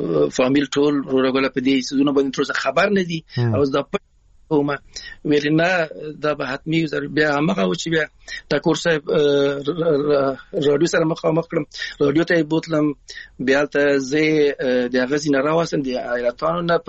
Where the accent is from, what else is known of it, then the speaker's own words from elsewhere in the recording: Afghanistan; moved away; also born or lived in Iran; موږ د افغانستان راغلی یو نو ایران راغلی مو